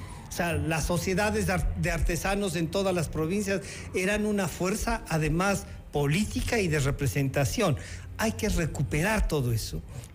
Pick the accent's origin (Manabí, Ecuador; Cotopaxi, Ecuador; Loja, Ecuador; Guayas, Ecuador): Cotopaxi, Ecuador; Latacunga; en mi ciudad natal, en La Tacunga